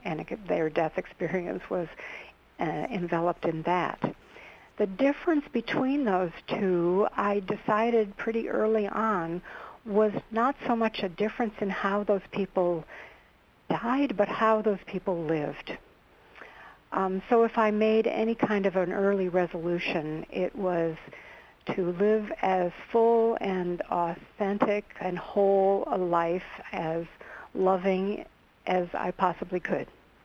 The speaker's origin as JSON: {"language": "English", "region": "Illinois", "country": "United States", "tie": "born or raised there", "said": "I grew up in Illinois, and I was a candy striper at St. Joseph's Hospital in Joliet, Illinois."}